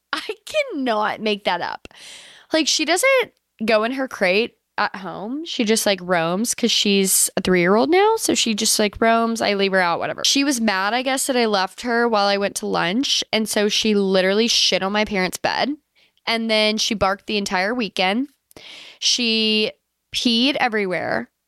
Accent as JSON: {"language": "English", "region": "Louisiana", "country": "United States", "tie": "born or raised there", "also_born_or_lived": "Alabama", "said": "But growing up in Louisiana and in Alabama, it's the perfect time for you to take a vacation because we were always out of school for like a week for Mardi Gras."}